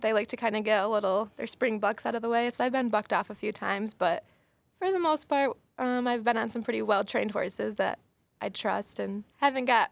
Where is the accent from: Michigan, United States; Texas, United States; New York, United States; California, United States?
Michigan, United States; Kalkaska; I grew up in northern Michigan, up by Traverse City, from Kalkaska, Michigan.